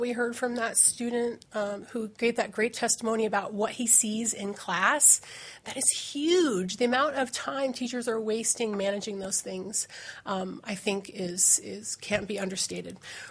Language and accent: English; Fairbanks, Alaska, United States; I'm from Fairbanks.